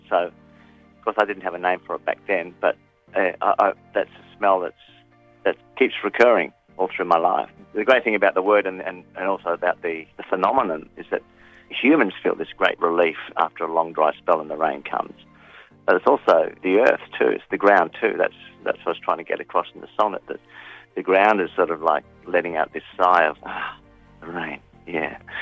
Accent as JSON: {"language": "English", "town": "Adelaide", "region": "South Australia", "country": "Australia", "tie": "born or raised there", "said": "I remember from childhood, I grew up in Adelaide, and we often had long, hot, dry spells"}